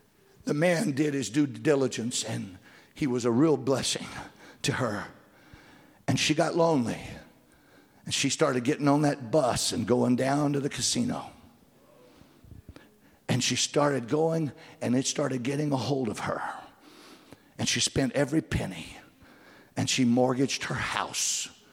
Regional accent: Louisiana, United States; Hey, I come from South Louisiana, and in South Louisiana, everybody drinks, and everything's a party

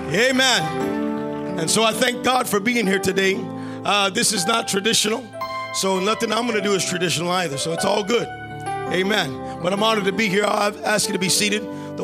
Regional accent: New York, United States; born there; I was born in New York, the Bronx, North America. So I'm 100% American.

